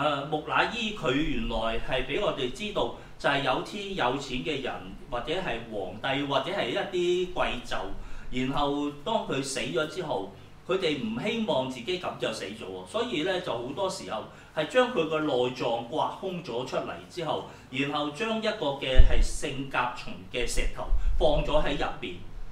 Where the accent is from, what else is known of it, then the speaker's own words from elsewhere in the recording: China; 對我哋中國人嚟講，你同我都知道